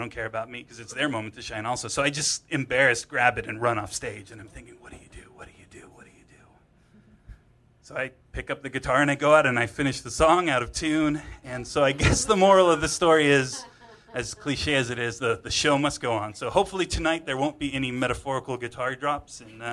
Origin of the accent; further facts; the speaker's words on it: California, United States; So I grew up in Orange County in a very conservative family, very religious, very Christian.